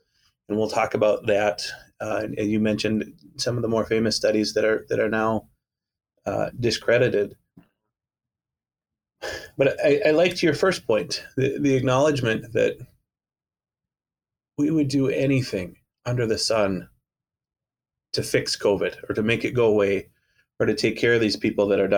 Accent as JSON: {"language": "English", "town": "Duluth", "region": "Minnesota", "country": "United States", "tie": "born or raised there", "said": "I am a born and bred Minnesotan. I grew up in Duluth."}